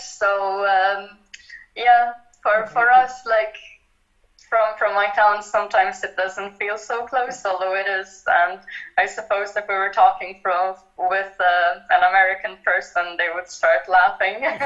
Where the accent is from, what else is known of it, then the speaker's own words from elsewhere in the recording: Lika-Senj County, Croatia; English is a second language; which hopefully will bring more people to my hometown and get people discover more about Nikola Tesla.